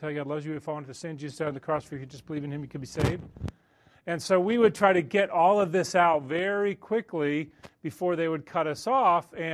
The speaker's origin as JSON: {"language": "English", "region": "Connecticut", "country": "United States", "tie": "born or raised there", "said": "When I grew up in Connecticut, I was not born into a Christian home."}